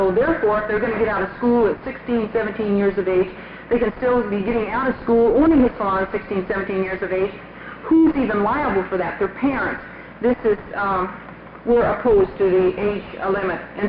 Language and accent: English; Hood River, Oregon, United States; I'm from Hood River, Oregon.